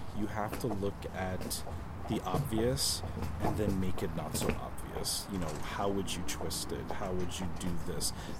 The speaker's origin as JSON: {"language": "English", "region": "New Jersey", "country": "United States", "said": "I had a programmer back in the East Coast because I'm from New Jersey. So I had a programmer from back home."}